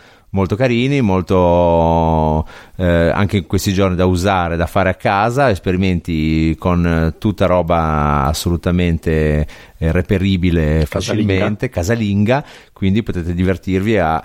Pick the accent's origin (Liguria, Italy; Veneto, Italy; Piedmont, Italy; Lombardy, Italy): Liguria, Italy; Genoa; Sai che sono genovese